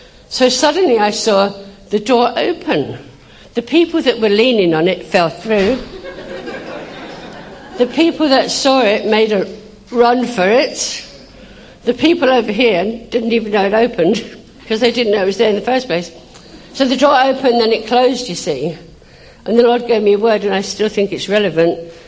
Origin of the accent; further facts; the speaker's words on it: England, United Kingdom; now in Macon, United States; And they like me because I'm different, you know, very English